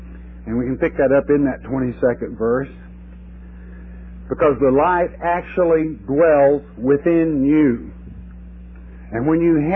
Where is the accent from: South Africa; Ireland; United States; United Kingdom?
Ireland; I forget, some of you that have never met me before, I'm Irish